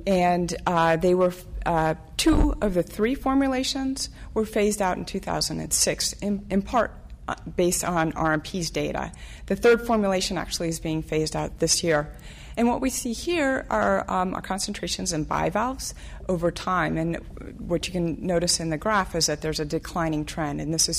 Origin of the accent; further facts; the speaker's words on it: Midwest, United States; I'm from the Midwest. Hockey is about as close as you can get to a religion there.